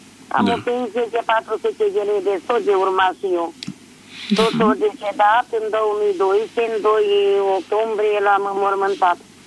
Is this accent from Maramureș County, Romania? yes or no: yes; Maramureș County, Romania; eu sunt de la Maramureș